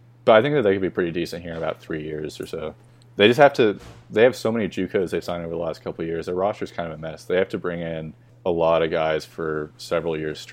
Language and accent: English; Texas, United States; we're introducing ourselves, and we're like, yeah, we're from Texas.